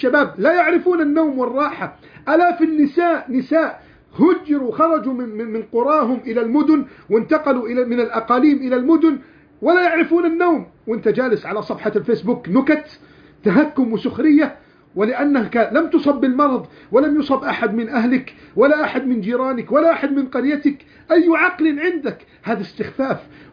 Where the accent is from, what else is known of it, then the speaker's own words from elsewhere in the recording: Egypt; نحن الآن في بلدنا مصر